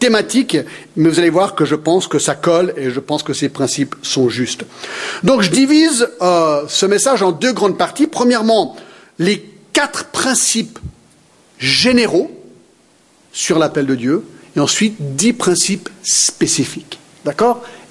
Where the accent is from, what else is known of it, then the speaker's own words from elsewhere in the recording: Geneva, Switzerland; also born or lived in Paris; je viens d'un pays lointain, je suis né à Paris, j'ai grandi à Genève